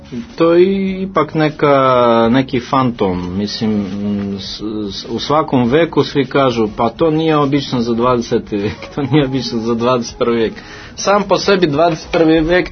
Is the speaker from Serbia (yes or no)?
no; Russia; Serbian is a second language; A druga stvar, da ja kažem kao Rus, mislim, kao ipak neki stranac, kako da kažem